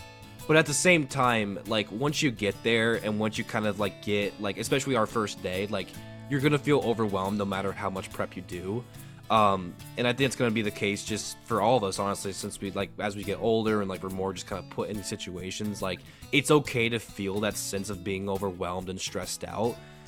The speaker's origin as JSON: {"language": "English", "town": "Lawrence", "region": "Kansas", "country": "United States", "said": "because like I'm from Kansas and lived in Lawrence, which is where the school is."}